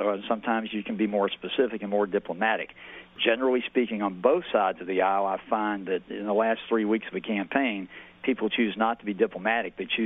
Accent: Ireland; Oh, I'm Irish.

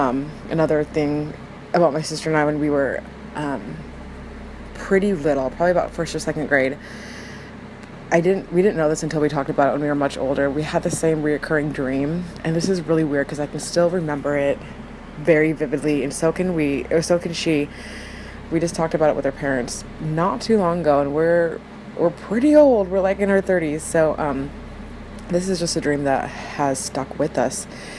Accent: Pacific Northwest, United States; I'm from the Pacific Northwest.

